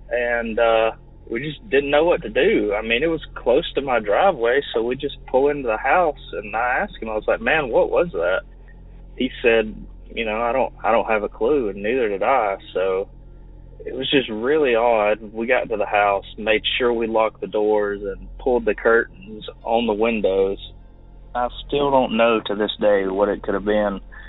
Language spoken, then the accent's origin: English; Alabama, United States; I'm from Alabama. Been listening to your podcast for about a year and a half now.